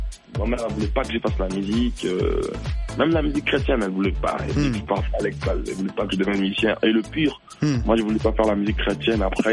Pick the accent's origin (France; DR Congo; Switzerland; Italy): DR Congo; Kinshasa; Chez nous, à Kinshasa, au Congo.